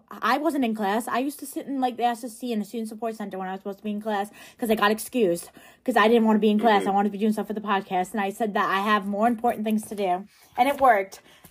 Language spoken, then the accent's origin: English; Long Island, New York, United States; I'm from Long Island, just to clarify.